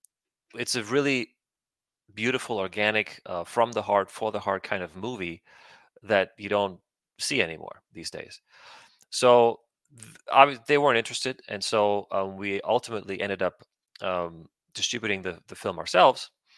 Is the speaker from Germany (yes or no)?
yes; Rödermark, Hesse, Germany; So I was born and raised in Germany in a small town called Reudermark Urberach.